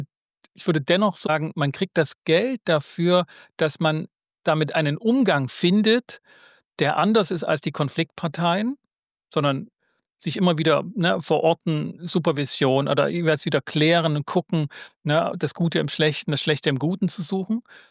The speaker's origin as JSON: {"language": "German", "region": "Saxony", "country": "Germany", "tie": "born or raised there", "said": "ich komme aus dem Erzgebirge"}